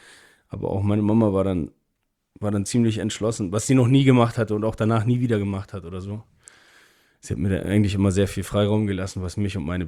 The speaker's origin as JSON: {"language": "German", "region": "Hamburg", "country": "Germany", "tie": "born there", "said": "ich bin in Hamburg. Ich bin in Barmbek geboren sogar."}